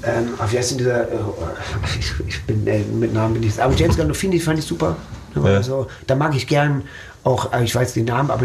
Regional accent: Herne, North Rhine-Westphalia, Germany; also born or lived in Dortmund; Ich bin in Dortmund nur geboren. Ich bin in Port groß geworden. In Herne. Ja, also okay. Ich bin in Van der Eickel und in Herne aufgewachsen, zur Schule gegangen.

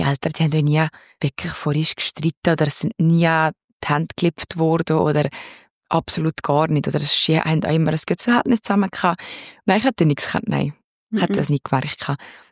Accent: Valais, Switzerland; Also, ich komme aus dem Wallis. Das kennt man, glaube ich, raus. Ich bin im Wallis aufgewachsen. Meine Mama ist eine Walliserin. Mein Papa ist ein Süditaliener, also er kommt von Kalabrien.

